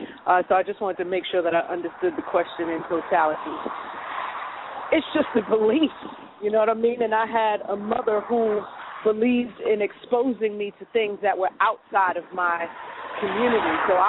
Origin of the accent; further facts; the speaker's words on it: Brooklyn, New York, United States; I mean, you're in that area, and I grew up in Brooklyn.